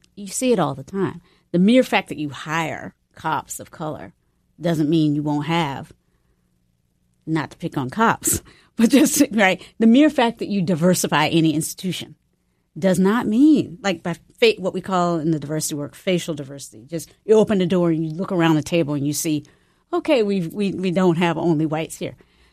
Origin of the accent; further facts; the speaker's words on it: the South, United States; now in San Francisco, United States; when I moved to San Francisco from the South